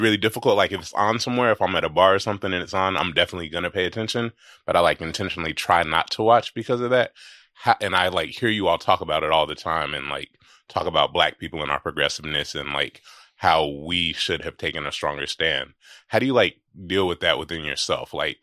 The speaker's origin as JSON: {"language": "English", "region": "Texas", "country": "United States", "said": "I'm from Texas, and I hate the Cowboys."}